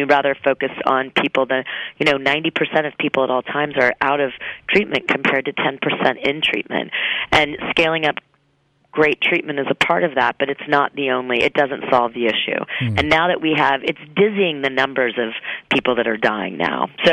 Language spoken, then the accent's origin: English; Kentucky, United States; you pick many states, West Virginia, Ohio, my home state of Kentucky.